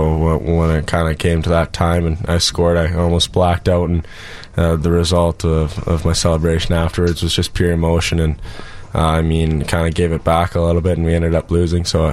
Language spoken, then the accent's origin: English; Fort Saskatchewan, Alberta, Canada; In Fort Saskatchewan, Alberta.